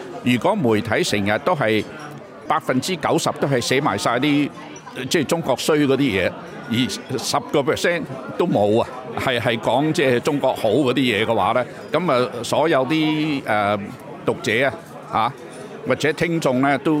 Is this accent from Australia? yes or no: yes; Australia; 一個呢就是我們澳洲人的態度